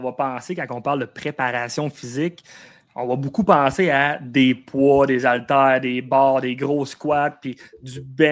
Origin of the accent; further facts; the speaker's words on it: Quebec, Canada; Puis on s'entend que je viens de l'Abitibi. Fait que du monde, des connaissances dans le coin de Montréal, j'en avais pas.